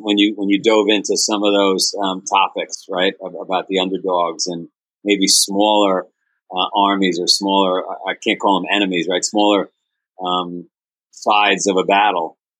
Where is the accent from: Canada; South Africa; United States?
United States; Queens, New York; You know, I grew up in Queens, New York, if you ever saw the movie Goodfellas.